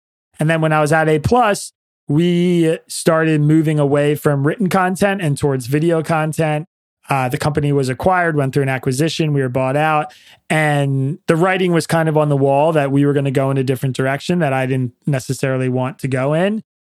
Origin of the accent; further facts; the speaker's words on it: Pennsylvania, United States; I grew up in Pennsylvania in Bucks County, PA, which is a bellwether county in a bellwether state, and obviously a really politically divided place.